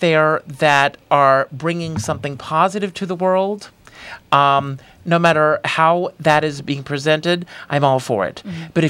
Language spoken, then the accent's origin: English; the South, United States; I grew up in the South, and I remember everything was segregated until I was in the fourth grade.